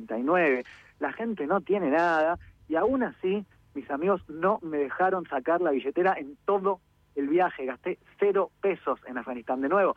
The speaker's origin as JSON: {"language": "Spanish", "country": "Argentina", "said": "a mí me ha pasado de cometer el grave error de decir que soy argentino"}